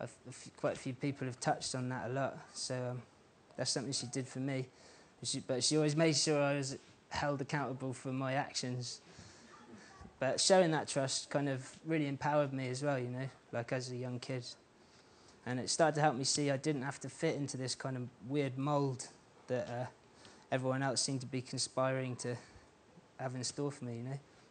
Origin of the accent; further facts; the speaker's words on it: South West England, United Kingdom; when I was growing up in West Cornwall, you know.